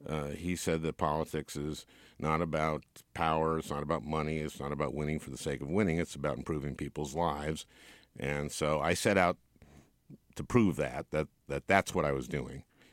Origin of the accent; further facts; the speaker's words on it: St. Louis Park, Minnesota, United States; And I grew up in St. Louis Park, which is kind of the Jewish suburb of Minneapolis. It's called St. Jewish Park by people.